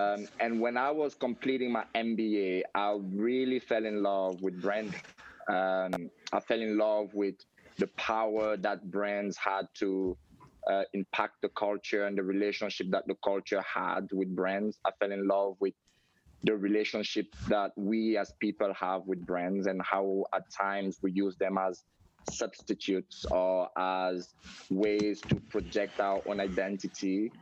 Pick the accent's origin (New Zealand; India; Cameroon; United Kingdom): Cameroon; moved away as an adult; now in United States; I'm originally from Cameroon, in Africa, and I've lived in the US now for 15 years.